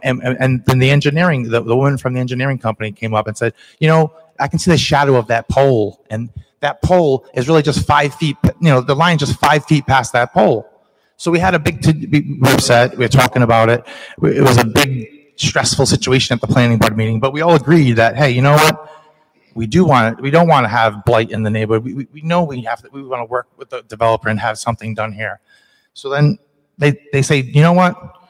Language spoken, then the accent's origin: English; Rhode Island, United States; First, I'm from Rhode Island.